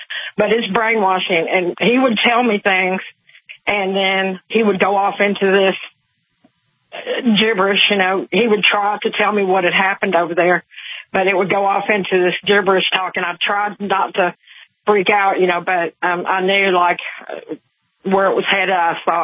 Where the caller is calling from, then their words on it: Texas, United States; I'm a new caller. I've never called you before, but I'm from Texas, and I've been with you since Waco time